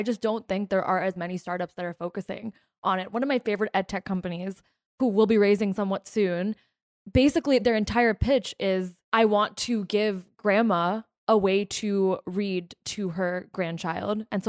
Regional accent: Northeast, United States; Sorry, I speak too fast. I'm from the Northeast.

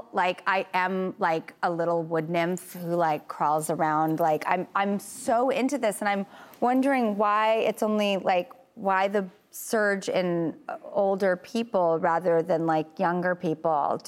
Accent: California, United States; Growing up in California, you can't get anywhere without driving.

